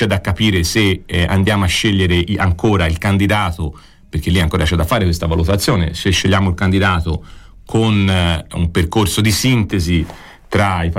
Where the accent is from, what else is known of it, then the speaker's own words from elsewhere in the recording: Campi Bisenzio, Tuscany, Italy; Io conosco abbastanza Sesto, anche se sono di Campi, quindi tra Campi e Sesto un po' di differenze ci sono.